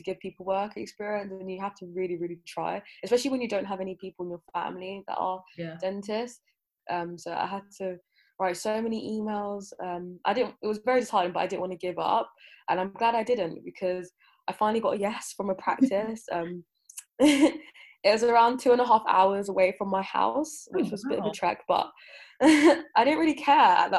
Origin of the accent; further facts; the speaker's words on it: London, United Kingdom; also born or lived in Nigeria; I was born in Nigeria, grew up in Southeast London in a single parent household, didn't really know any dentists.